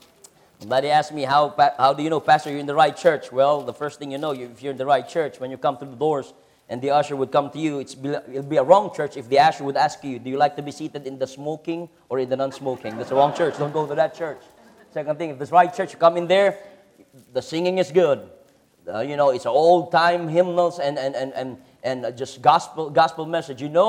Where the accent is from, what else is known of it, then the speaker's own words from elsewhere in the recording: Philippines; first language Tagalog; English is a second language; And pardon me, at times when I get excited, I go back to my native tongue, Tagalog.